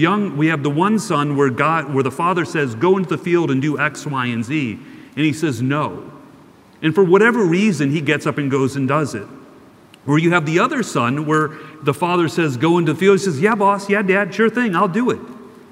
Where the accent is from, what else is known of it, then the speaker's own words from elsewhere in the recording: Houston, Texas, United States; also born or lived in Austin; I grew up in Houston. I went to school at Stephen of Austin State in Nacogdoches and co-founded a software company in 2002 and moved out to Austin, Texas.